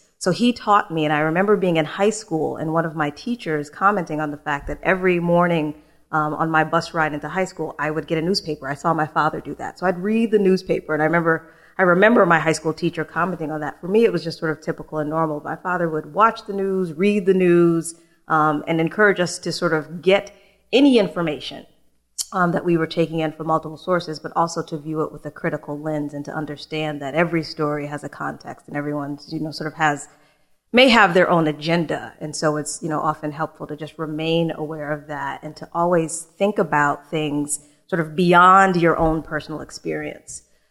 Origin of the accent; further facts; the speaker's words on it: Springfield, Massachusetts, United States; I actually grew up in Western Mass in Springfield, Massachusetts.